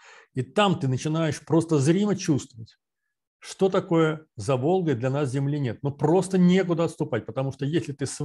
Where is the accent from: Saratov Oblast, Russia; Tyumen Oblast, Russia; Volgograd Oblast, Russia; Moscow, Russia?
Volgograd Oblast, Russia; Volgograd; Мое детство все прошло в Сталинграде